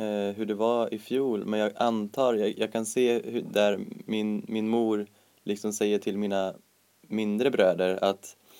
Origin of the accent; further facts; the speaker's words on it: Västra Götaland County, Sweden; För oss nu nere i Västergötland, där jag kommer ifrån